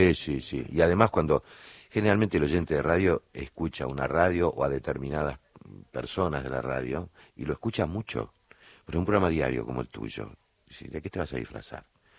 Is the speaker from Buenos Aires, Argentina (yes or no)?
yes; Buenos Aires, Argentina; Mi barrio era Devoto, yo nací en Devoto.